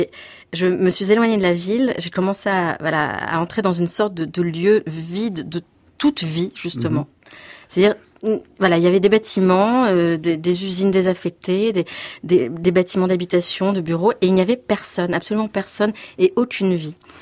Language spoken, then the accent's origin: French; Nice, Provence-Alpes-Côte d'Azur, France; born there; je suis née à Nice et sur une rive méditerranéenne qui regardait plutôt vers le sud et vers l'autre côté de la Méditerranée et de parents qui venaient de l'autre côté de la Méditerranée.